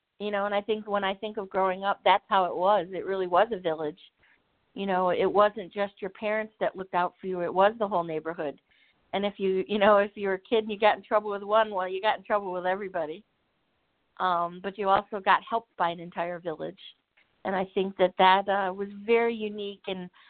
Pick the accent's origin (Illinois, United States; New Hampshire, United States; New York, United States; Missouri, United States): New York, United States; Cattaraugus Reservation; You know, I grew up on the Cattaraugus Reservation. It's about an hour south of Buffalo, New York.